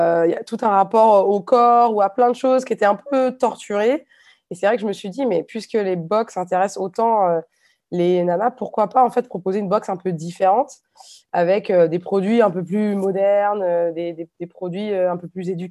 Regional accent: Nantes, Pays de la Loire, France; Je suis nantaise d'origine.

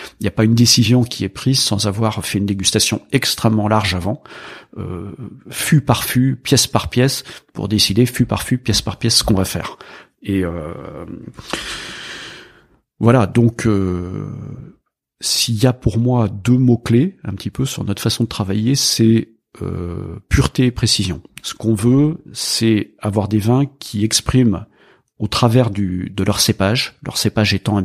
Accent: L'Étang-Vergy, Bourgogne-Franche-Comté, France; Je suis originaire des Hautes-Côtes. Mon village d'origine, l'Étang Vergy, qui se trouve à 8 km de Nuit-Saint-Georges, se trouve au cœur des Hautes-Côtes. Et moi, j'ai été élevé dans cette région.

